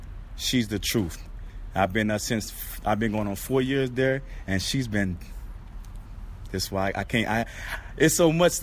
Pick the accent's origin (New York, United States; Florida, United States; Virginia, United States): Florida, United States; Miami; Wow, I'm out of Miami, Florida.